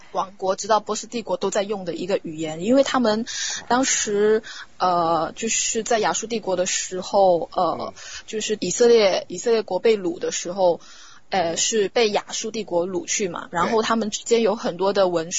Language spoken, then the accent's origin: Chinese; Zhuhai, Guangdong, China; 我家在广东，就我家在珠海。